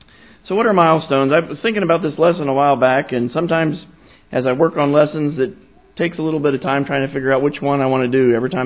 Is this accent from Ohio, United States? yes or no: yes; Vandalia, Ohio, United States; Growing up in Vandalia, it was easy for me to know everything